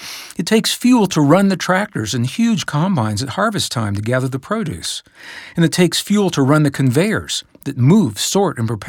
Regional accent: Midwest, United States; As a young boy, growing up in the Midwestern United States, I clearly remember the signs along Interstate 70

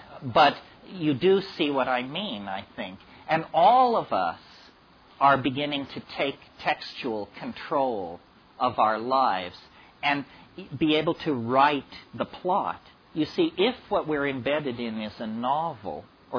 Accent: Berkeley, California, United States; Like I grew up in Berkeley in the 1960s. You know, I was in Berkeley from 65 to 70, the golden age.

